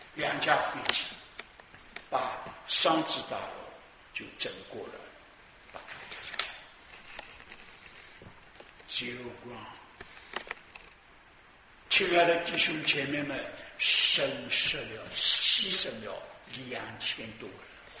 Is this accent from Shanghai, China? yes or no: no; Ningbo, Zhejiang, China; accent: Ningbo; 特别是我宁波人呢，我想有好几个宁波人，一听见我讲官话就知道我宁波人